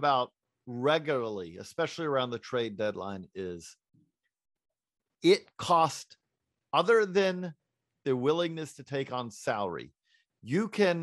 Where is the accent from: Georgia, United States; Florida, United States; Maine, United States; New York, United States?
Georgia, United States; I grew up in Georgia. I know a lot of friends who are Braves fans